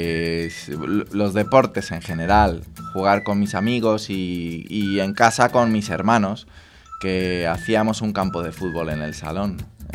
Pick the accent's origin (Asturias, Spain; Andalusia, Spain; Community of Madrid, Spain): Community of Madrid, Spain; Madrid; born there; Bueno, pues nací en Madrid, en un hospital que se llamaba Santa Cristina, en el año 1977.